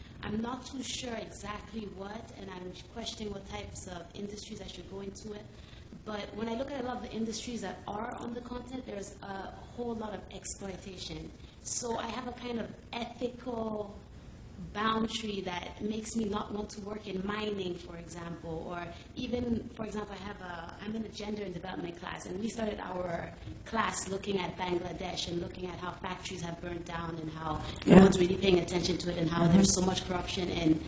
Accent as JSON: {"language": "English", "country": "Benin", "said": "I am from Benin Republic in West Africa"}